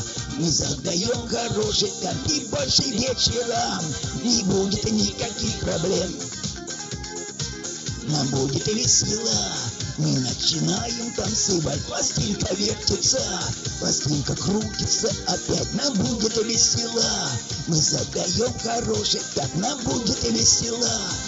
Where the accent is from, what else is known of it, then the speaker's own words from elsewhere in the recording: Akhtubinsk, Astrakhan Oblast, Russia; диджей я из Ахтубинска, друзья. Для тех, кто знает меня мало … с Астраханской области